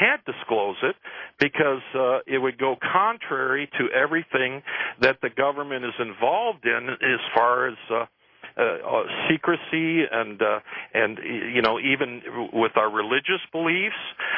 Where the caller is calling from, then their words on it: Michigan, United States; from Michigan on Streamlink.